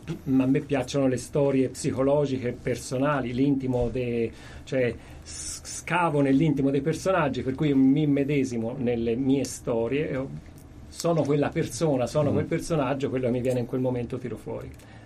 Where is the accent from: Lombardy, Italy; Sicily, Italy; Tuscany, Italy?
Tuscany, Italy; Florence; Di Firenze.